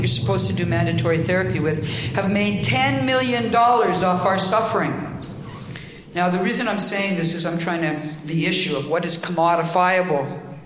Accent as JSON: {"language": "English", "country": "India", "said": "So I'm an Indian with a law degree with a background in economics"}